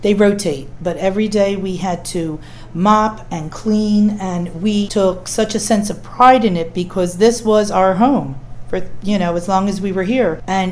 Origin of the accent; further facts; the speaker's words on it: Philadelphia, Pennsylvania, United States; I was here from Philadelphia. I knew nobody.